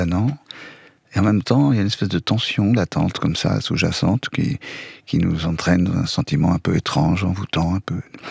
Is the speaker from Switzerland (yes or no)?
no; France